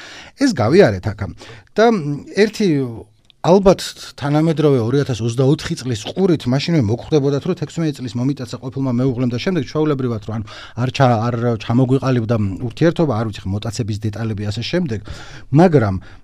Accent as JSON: {"language": "Georgian", "town": "Baghdati", "region": "Imereti", "country": "Georgia", "said": "ჩემი იდენტობა არის რომ ბაღდადიდან ვარ წარმოშობილი, ჩემთვის ქუთაისი ქალაქია და ბაღდადის ქალაქი ამ არის უფრო პატარა რაიონული ცენტრი"}